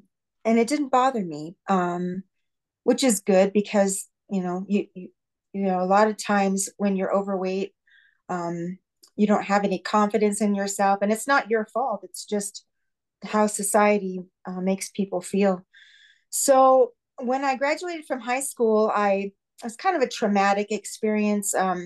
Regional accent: California, United States; born there; So I was born in California as a chubby child.

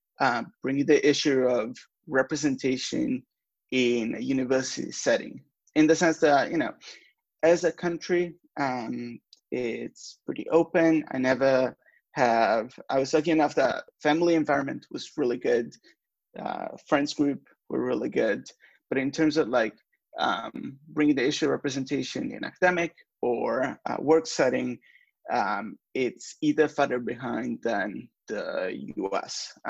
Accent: Florence, Tuscany, Italy; I'm from Italy. In Italy, you often go to the university that is closest to you. You typically don't move much. If you have a decent institution right where you are from. I'm from Florence.

